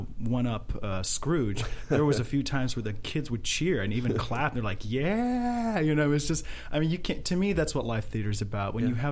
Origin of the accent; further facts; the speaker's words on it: Thousand Oaks, California, United States; So it was just a really irreplaceable experience, and especially to do it in my hometown. I mean, you can't beat that. I mean, I grew up performing on that stage as a pianist.